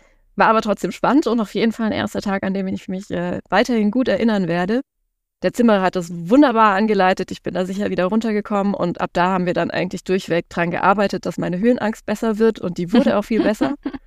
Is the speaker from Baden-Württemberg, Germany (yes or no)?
yes; Baden-Württemberg, Germany; Also ich komme auch aus Baden-Württemberg